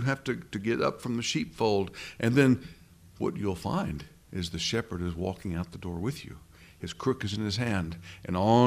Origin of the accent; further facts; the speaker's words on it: Tennessee, United States; You know, I'm from Tennessee and Billy's from Alabama.